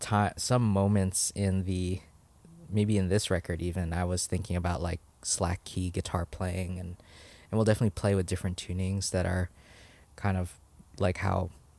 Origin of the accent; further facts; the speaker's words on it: Hawaii, United States; 'Cause I think when we say that we're from Hawaii, one like reaction is they kind of conflate being Hawaiian with being from Hawaii. But the truth is like, our parents are not from there initially either.